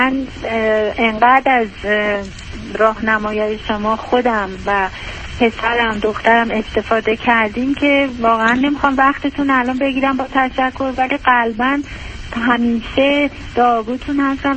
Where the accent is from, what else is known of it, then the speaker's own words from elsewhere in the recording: Iran; also born or lived in United States; من بچگیم رو آمریکا گذرونده بودم و بعد توی 5-6 سالگی برگشت بودم ایران